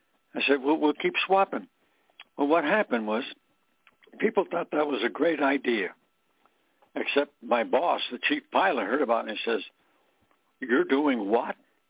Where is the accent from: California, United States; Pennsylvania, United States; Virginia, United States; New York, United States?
Pennsylvania, United States; I'm going to go to Penn State, my home state, and then I'm going to get a degree